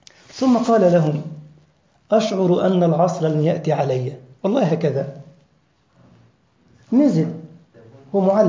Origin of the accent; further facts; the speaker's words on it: Giza, Giza Governorate, Egypt; من أشهر المدرسين عندنا في الجيزة